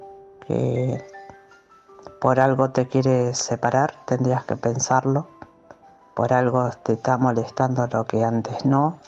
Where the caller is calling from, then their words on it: Murcia, Region of Murcia, Spain; de Murcia.